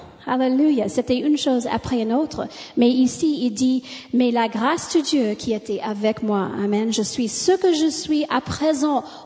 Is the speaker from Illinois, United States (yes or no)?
yes; Chicago, Illinois, United States; born there; accent: American; French is a second language; Je suis né à Chicago avec deux parents américains.